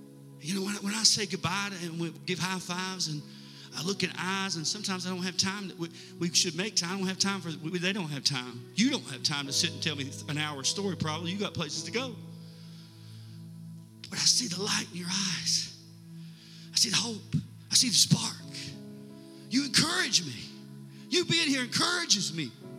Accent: Lost Creek, Virginia, United States; We'll stand up and say, we're from Lost Creek, Virginia.

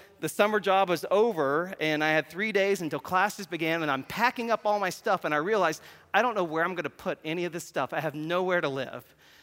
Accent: Tennessee, United States; now in Indiana; I would have never come to St. Luke's because I wasn't from Indiana, I was from Tennessee.

